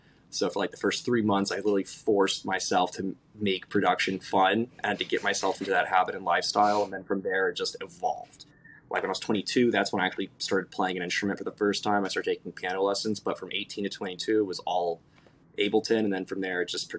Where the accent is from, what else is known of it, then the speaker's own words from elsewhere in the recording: Miami, Florida, United States; growing up in Miami, there's always been tons of clubs here, and they always had parties and stuff all over the place.